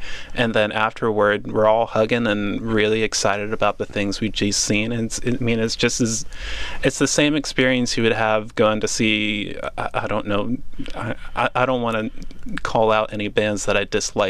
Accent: Georgia, United States; Even when I was a young hardcore kid growing up in Georgia, I just never was really into it.

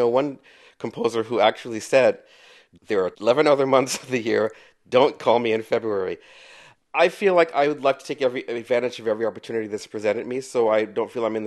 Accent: Washington, District of Columbia, United States; Well, I grew up in Washington, D.C., and I was exposed to a lot of different kinds of music from my father's record collection

